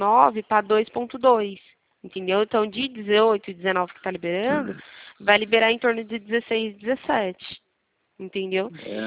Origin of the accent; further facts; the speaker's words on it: Bebedouro, São Paulo, Brazil; É, do estado de São Paulo, na verdade, sou de Bebedouro, interior.